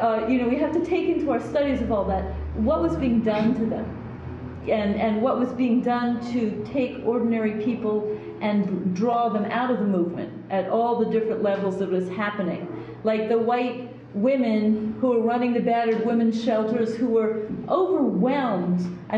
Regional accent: New Haven, Connecticut, United States; moved away as an adult; I came here from New Haven, Connecticut when I was around like 1980

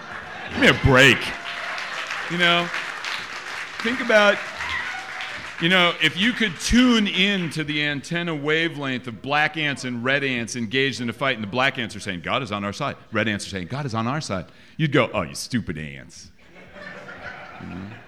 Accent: New York, United States; I grew up in New York. I had friends very directly affected in their families by September 11th.

